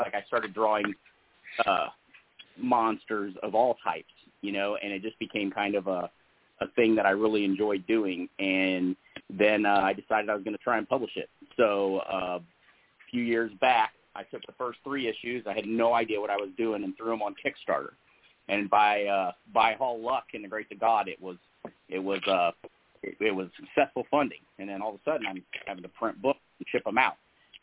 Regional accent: Lima, Ohio, United States; I always wanted to be a comic book artist, but I grew up in Lima, Ohio.

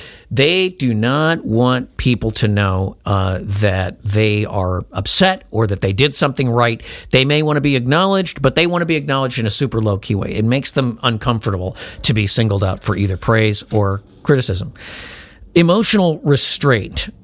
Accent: Chicago, Illinois, United States; I worked in New York City, I came from Chicago.

